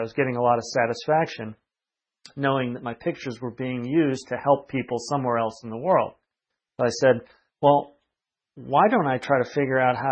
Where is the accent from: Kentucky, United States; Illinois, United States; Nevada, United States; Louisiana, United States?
Illinois, United States; Naperville; now in San Diego, United States; No, actually, I'm from Chicago originally. I grew up outside of Chicago in a little town called Naperville.